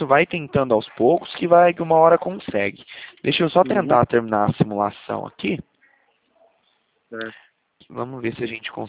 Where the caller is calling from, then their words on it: Franca, São Paulo, Brazil; A gente é daqui de Franca.